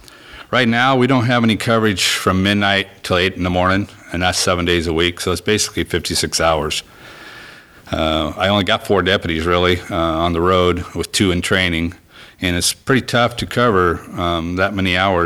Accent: Gold Beach, Oregon, United States; I was born and raised here in Gold Beach, and I've been with law enforcement in Curry County for 24 years

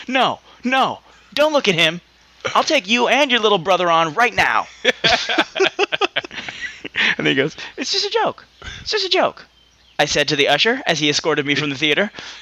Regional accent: United States; I'm American. That's how I goddamn pronounce it.

